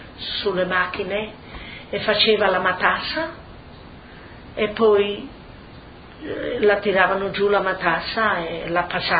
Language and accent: Italian; San Lorenzo di Sedigliano, Friuli-Venezia Giulia, Italy; born there; sono nata a San Lorenzo di Sedigliano, in provincia di Udine, il giorno 4 luglio 1936, e ho una sorella gemella.